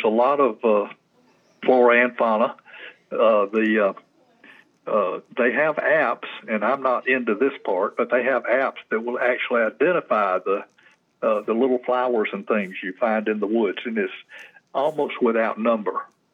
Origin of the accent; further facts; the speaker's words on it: Sandy Springs, Georgia, United States; also born or lived in Atlanta; Okay, I'm a native Georgian, born at Crawford Long Hospital many years ago in 1948. I grew up mostly in Sandy Springs. We moved there when I was about 6 years old